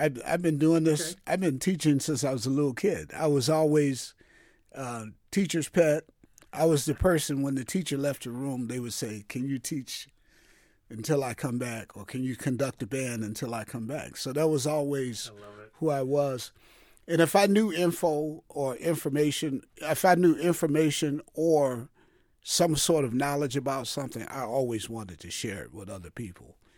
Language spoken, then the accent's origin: English; Detroit, Michigan, United States; Well, this program is unique because I was able to instill the values of my hometown, Detroit.